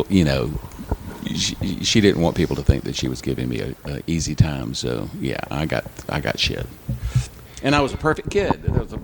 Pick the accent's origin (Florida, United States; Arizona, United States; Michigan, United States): Florida, United States; Panama City Beach; born there; Well, I was actually born in Panama City Beach